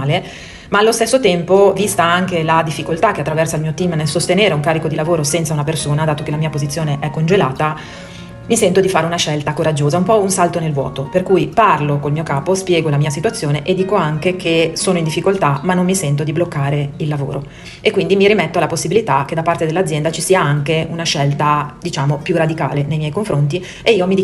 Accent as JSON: {"language": "Italian", "town": "Milan", "region": "Lombardy", "country": "Italy", "tie": "born or raised there", "also_born_or_lived": "Verona", "said": "dopo oltre 20 anni di vita veronese ritorno a Milano, nella mia città natale, riporto la residenza a Milano."}